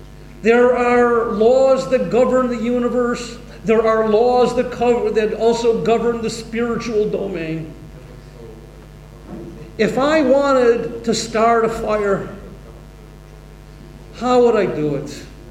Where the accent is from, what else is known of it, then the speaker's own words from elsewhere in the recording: Buffalo, New York, United States; I am from Buffalo, New York.